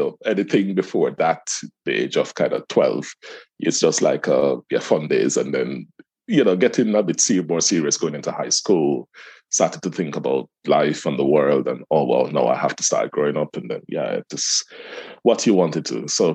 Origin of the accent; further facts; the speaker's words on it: Jamaica; I am a Jamaican by birth. Grew up in the tiny Caribbean island, many thousands of miles away from the UK. That was back in the mid-70s.